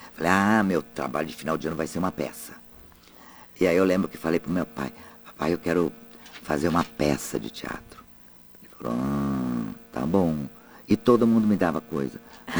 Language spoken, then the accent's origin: Portuguese; União da Vitória, Paraná, Brazil; Onde é a sua cidade? União da Vitória.